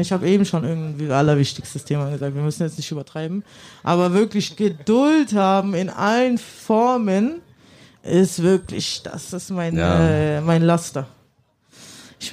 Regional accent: Italy; ich bin ja Italienerin

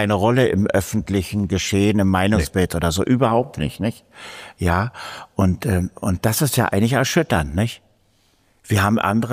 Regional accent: East Germany, Germany; ich bin ja auch im Osten Deutschlands aufgewachsen

